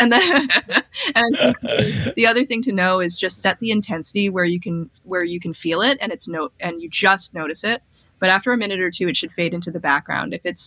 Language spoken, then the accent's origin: English; New York, United States; I'm from New York and I'm very skeptical.